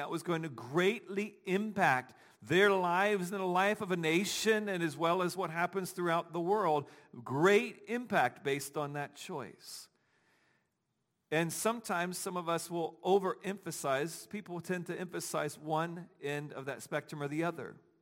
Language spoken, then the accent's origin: English; Dayton, Ohio, United States; I'm from Dayton, Ohio, in which the road system is a grid.